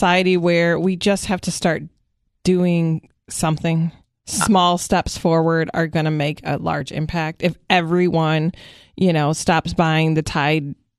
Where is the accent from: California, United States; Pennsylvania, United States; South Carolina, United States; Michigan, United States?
Michigan, United States; I'm from Michigan, so it was a Meijer, if anybody is familiar with a Meijer.